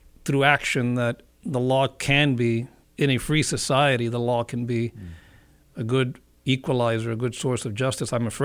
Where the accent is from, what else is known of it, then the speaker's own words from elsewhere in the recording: Miami, Florida, United States; also born or lived in Washington, D.C. area; I was born and raised in Miami. My family came from Cuba after the communist takeover, and in the 90s, I kind of went to live in the greater D.C. metro area.